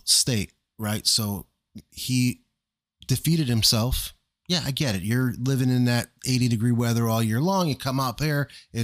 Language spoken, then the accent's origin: English; United States; I'm not used to that. I'm American. I'm not used to that weather.